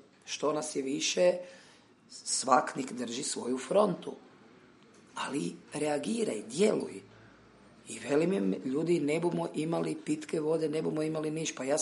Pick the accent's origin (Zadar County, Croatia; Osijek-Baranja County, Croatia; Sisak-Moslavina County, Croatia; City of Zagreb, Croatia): Zadar County, Croatia; Novigrad; Ja sam iz Novigrada, rodom kod Zadra, s Bakine strane